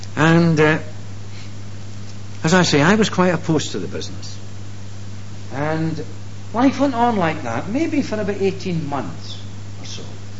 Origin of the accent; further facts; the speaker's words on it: Kilmarnock, Scotland, United Kingdom; also born or lived in Coatbridge; Now I come from Kilmarnock, but in those early days I was born in outside Cote Bridge in Lanarkshire, in a little village called Garcherry.